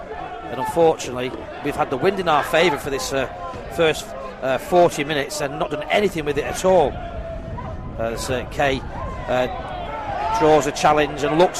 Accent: Manchester, North West England, United Kingdom; I don't do lunchtime. I'm a Mancunian

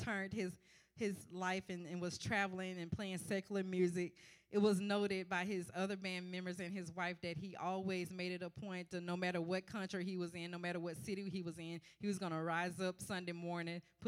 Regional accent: Shreveport, Louisiana, United States; it helped to lead to integration in the schools located in Shreveport, Louisiana. My hometown.

